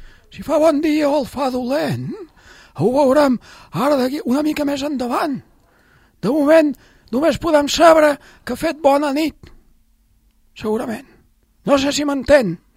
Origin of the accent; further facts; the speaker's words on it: Formentera, Balearic Islands, Spain; de Cana Martinenca, aquí de Formentera.